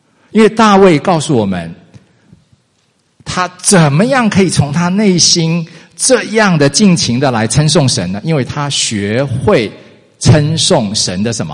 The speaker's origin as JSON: {"language": "Chinese", "country": "Taiwan", "tie": "born or raised there", "said": "我就透露一下哈，在我是台湾出生长大"}